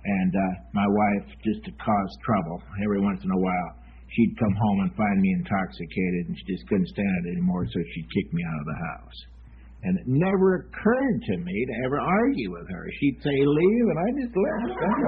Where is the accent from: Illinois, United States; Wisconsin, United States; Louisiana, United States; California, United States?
California, United States; Palmdale; I'm from Palmdale. It's a little desert town about 60 miles north of Los Angeles, and a big meeting for us there is about 12 people, you know.